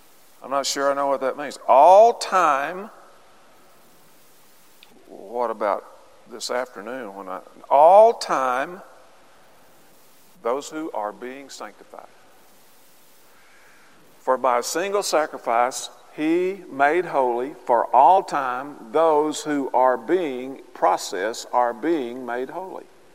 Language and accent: English; Arkansas, United States; There was no phrase when I was growing up in Arkansas.